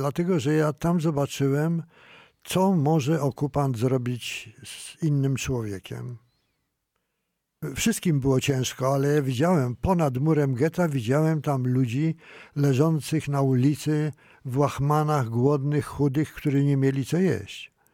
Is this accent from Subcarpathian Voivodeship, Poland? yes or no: no; Warsaw, Masovian Voivodeship, Poland; also born or lived in Kutno; Ja urodziłem się w Kutnie i z Kutna byłem wysiedlony na początku 40 roku. Od 40 roku mieszkałem w Warszawie, a od 42 roku mieszkałem w Bursie Rady Głównej Opiekuńczej na ulicy Leszno 81.